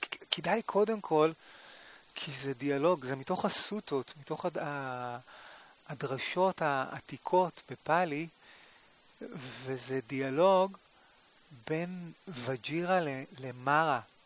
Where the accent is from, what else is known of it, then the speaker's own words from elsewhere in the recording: Holon, Tel Aviv District, Israel; also born or lived in Kfar Saba; נולדתי לפני 55 שנה בכפר סבא, גדלתי בחולון